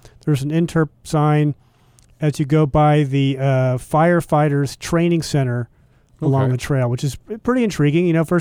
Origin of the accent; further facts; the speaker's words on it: Georgia, United States; Sorry. I'm from Georgia, so I talk like that sometimes.